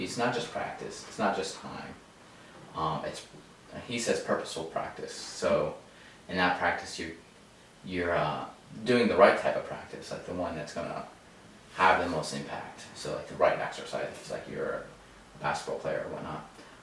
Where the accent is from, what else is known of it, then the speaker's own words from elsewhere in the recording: Columbus, Ohio, United States; Growing up in Ohio, which is a landlocked state, in Columbus, which is not by a Great Lake or anything like that, I have limited time.